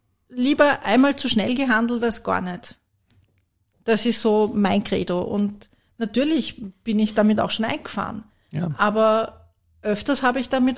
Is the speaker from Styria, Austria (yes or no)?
no; Vienna, Austria; ich bin eine Urwienerin. Ich bin geboren und aufgewachsen in Wien.